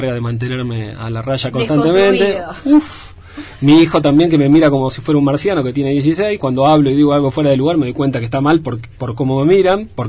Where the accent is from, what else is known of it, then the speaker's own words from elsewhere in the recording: Buenos Aires, Argentina; moved away; soy porteño también en recuperación